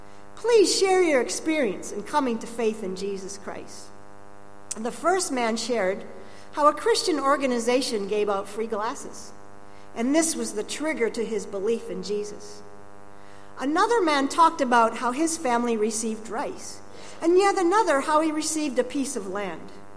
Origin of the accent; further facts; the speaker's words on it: Minnesota, United States; For example, in my hometown in Minnesota, the United States